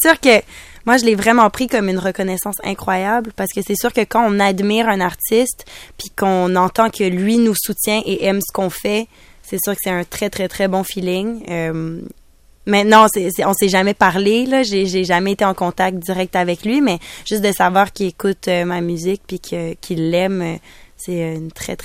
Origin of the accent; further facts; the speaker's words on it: Montreal, Quebec, Canada; Moi, je parle du Québec, je parle de Montréal. Moi, je viens de Montréal.